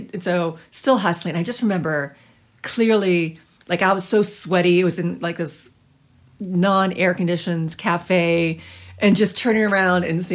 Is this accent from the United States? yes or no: yes; Cocoa, Florida, United States; also born or lived in Orlando; I grew up in the Cocoa area.